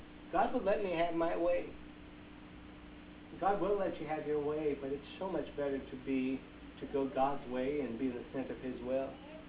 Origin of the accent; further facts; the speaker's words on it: Brazil; Growing up in Brazil, obviously, I grew up there.